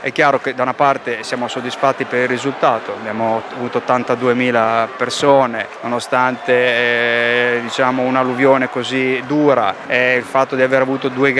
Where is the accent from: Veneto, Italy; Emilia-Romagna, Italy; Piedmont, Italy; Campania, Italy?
Emilia-Romagna, Italy; Rimini; fammelo dire da riminese